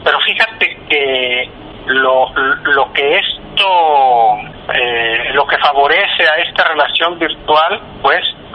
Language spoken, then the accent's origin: Spanish; Mexico; tenemos esa virtud como país, como pueblo, como mexicanos.